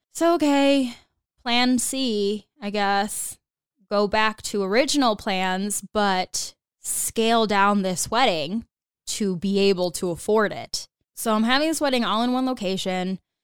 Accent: Illinois, United States; now in Denver, United States; And something that I didn't think about when I moved away from Illinois, from the Midwest, was that the day that I do get married, where am I going to get married?

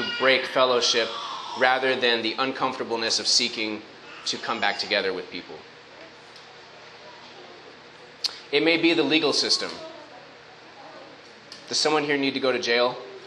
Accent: Philippines; As a third culture kid growing up in the Philippines

